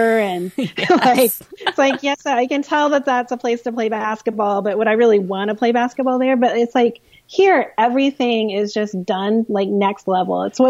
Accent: Midwest, United States; We get out of school. We're from the Midwest.

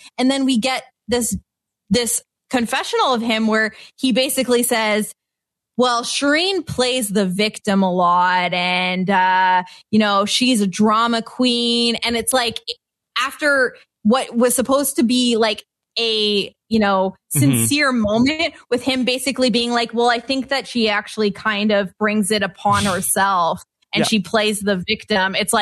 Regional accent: Canada; well, I certainly wouldn't have let it happen as a Canadian.

